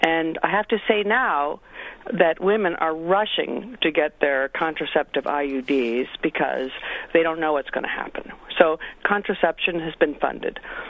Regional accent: Canada; I had this moment that I am a dual citizen. I came from Canada, and they don't do direct advertising

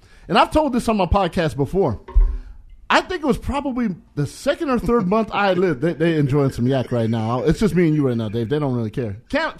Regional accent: Brooklyn, New York, United States; Oh, man, I'm from New York. I'm from Brooklyn.

